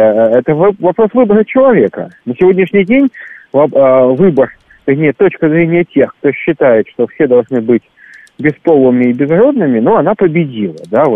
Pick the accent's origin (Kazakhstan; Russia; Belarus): Russia; Saint Petersburg; Я из Санкт-Петербурга, у нас вымирает несколько народностей. У нас язык умирает.